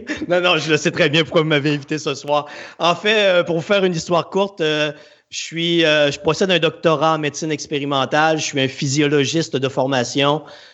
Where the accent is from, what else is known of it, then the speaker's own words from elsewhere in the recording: Quebec City, Quebec, Canada; Québec, ville de Québec, province de Québec, ville de Québec.